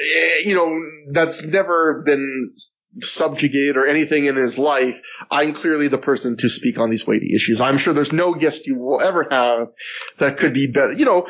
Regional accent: Canada; I remember as a kid growing up, I had a lot of, even though I love Canada, like I had a lot of, as a Canadian group, I had a lot of Canadian shame

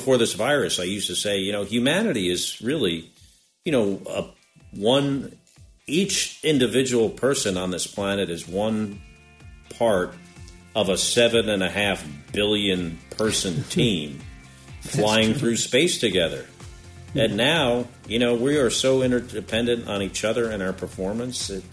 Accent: New Jersey, United States; But I grew up in New Jersey, and then I had this incredible experience and life experience.

